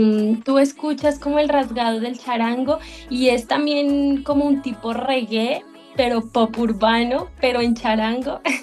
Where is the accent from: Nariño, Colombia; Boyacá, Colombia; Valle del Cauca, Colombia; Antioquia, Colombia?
Nariño, Colombia; Ipiales; soy nariñense, soy de Ipiales, Nariño exactamente